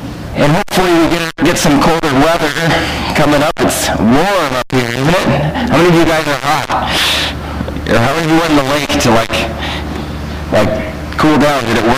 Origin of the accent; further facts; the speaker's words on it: Nebraska, United States; also born or lived in Kansas; I was born in Kansas. My family's from Nebraska.